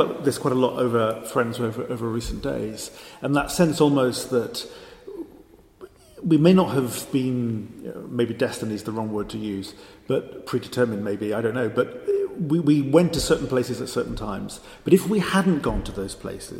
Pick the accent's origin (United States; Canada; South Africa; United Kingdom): United Kingdom; Lampeter, Wales; So I did all my growing up in Lampeter.